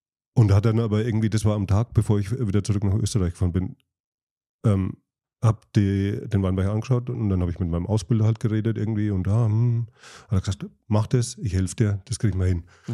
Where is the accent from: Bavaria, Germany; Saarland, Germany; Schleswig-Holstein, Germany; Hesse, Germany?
Bavaria, Germany; ist mir als Franke nicht so gewöhnt